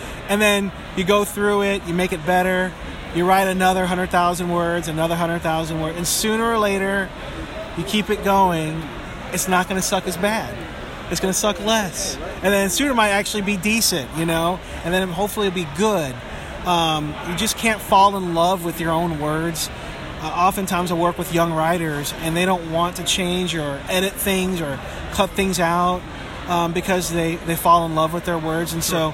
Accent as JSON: {"language": "English", "region": "New York", "country": "United States", "said": "I'm originally a New Yorker, so hit me kind of hard."}